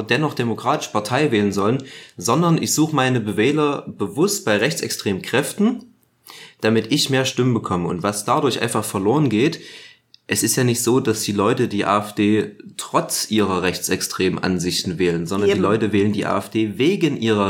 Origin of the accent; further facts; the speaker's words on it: Coswig, Germany; Coswig, die Stadt, wo ich groß geworden bin, wo ich zur Schule gegangen bin, wo ich quasi das erste Mal angefangen habe, mich so gesellschaftlich zu engagieren.